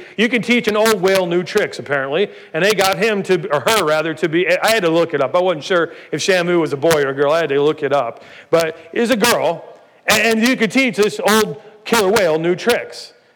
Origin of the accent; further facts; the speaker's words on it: Cleveland, Ohio, United States; Now, I grew up in Cleveland, and just outside of Cleveland, there used to be a SeaWorld location.